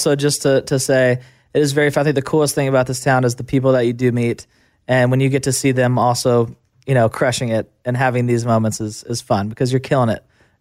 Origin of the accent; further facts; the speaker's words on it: Fort Smith, Arkansas, United States; working on getting a massive amphitheater in Fort Smith, Arkansas.